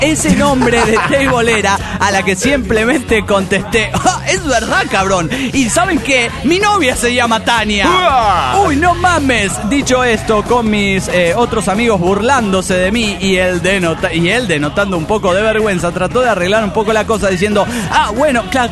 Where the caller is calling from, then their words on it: Tunja, Boyacá, Colombia; Aquí en Tunja, sí, mientras estoy escribiendo esto, es de día.